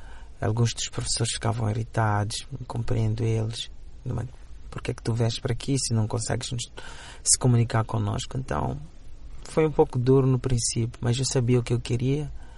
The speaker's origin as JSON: {"language": "Portuguese", "country": "Mozambique", "moved": "yes", "lives_now": "United States", "said": "Principalmente porque eu consigo olhar para a própria minha terra de uma forma diferente e com grande orgulho. Ou com orgulho maior do que eu tinha quando vivia em Moçambique."}